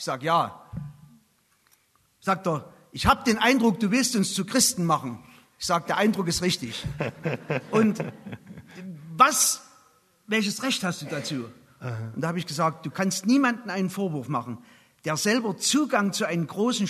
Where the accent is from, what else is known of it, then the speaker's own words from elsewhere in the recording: Saxony, Germany; Es ist nicht zu verheimlichen, dass ich ursprünglich aus Sachsen komme. Aber ich komme heute Morgen aus Franken.